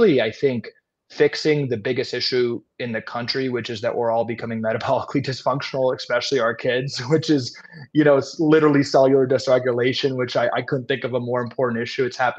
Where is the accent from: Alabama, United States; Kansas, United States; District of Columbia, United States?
District of Columbia, United States; Washington; But I grew up in Washington, D.C., and my dream was to, you know, impact public policy in the United States.